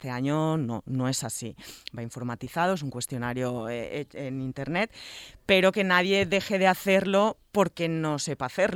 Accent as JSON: {"language": "Spanish", "region": "Balearic Islands", "country": "Spain", "said": "porque independientemente de que todos somos baleares, cada isla tiene su propia..."}